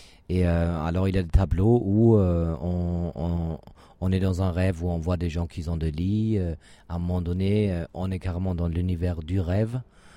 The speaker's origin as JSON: {"language": "French", "country": "Germany", "lives_now": "France", "said": "Moi, je suis allemand, mais j'habite en France."}